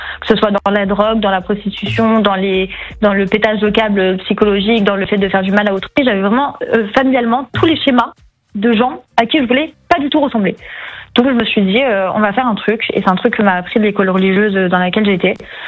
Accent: Paris, Île-de-France, France; moi je suis de Paris, là j'étais en banlieue à bien 1h30, donc j'avais vraiment personne.

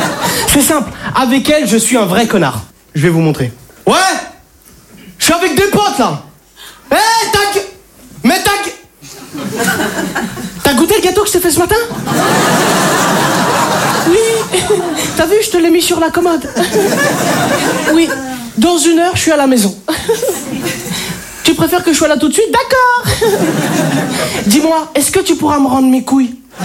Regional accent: Algeria; mais quelque part je suis Algérien.

